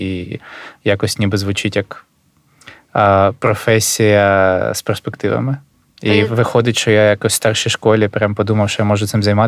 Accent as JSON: {"language": "Ukrainian", "town": "Luhansk", "region": "Luhansk Oblast", "country": "Ukraine", "said": "Напевно, я з Луганська"}